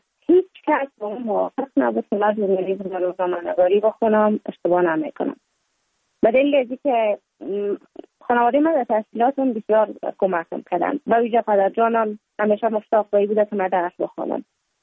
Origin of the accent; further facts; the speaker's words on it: Kabul, Afghanistan; also born or lived in Mazar-i-Sharif; بعد از تولد من تا 5 سالگی ما در مزار بودیم، بعد ناقل کابل شدیم